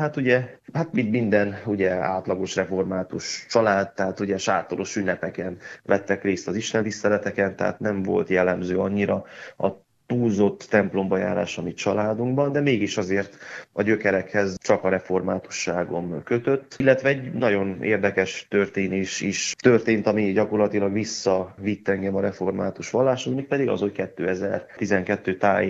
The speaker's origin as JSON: {"language": "Hungarian", "town": "Carei", "region": "Satu Mare County", "country": "Romania", "tie": "born or raised there", "moved": "as an adult", "lives_now": "Hungary", "said": "én a Párciumban nőttem fel, Nagykárolyban, gyakorlatilag nem állt szándékomban semmiféleképpen Magyarországon szolgálni."}